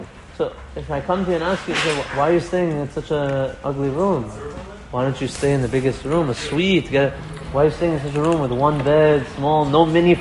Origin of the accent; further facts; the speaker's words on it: Iran; now in United States; We came from Iran, we went to Queens, we're going to Great Neck.